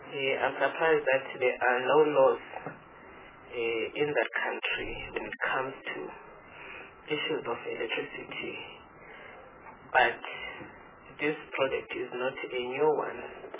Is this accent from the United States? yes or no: no; South Africa; I'm a South African. I don't understand dollars, and I don't have a calculator.